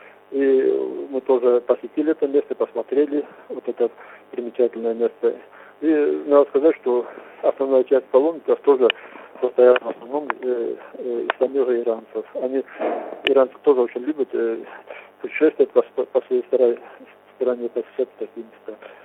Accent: Kabardino-Balkaria, Russia; из Верхней Балкарии.

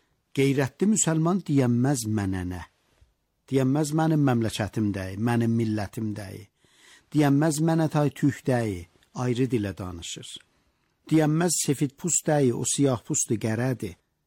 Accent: Iran; Məyəm mən ki İranlıyam, eləyə biləm bir təfavut olam.

